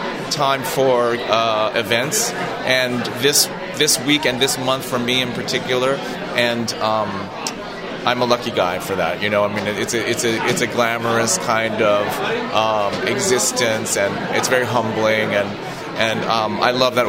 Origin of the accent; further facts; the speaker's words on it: New York City, New York, United States; Both, lucky to say, are shows that shoot in New York City, because I'm a New Yorker.